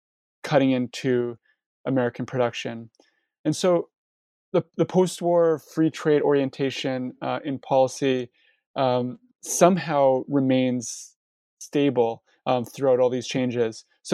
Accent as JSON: {"language": "English", "country": "Canada", "said": "As you already know, I'm Canadian. And so, NAFTA, and I'm also, and I was born in 89."}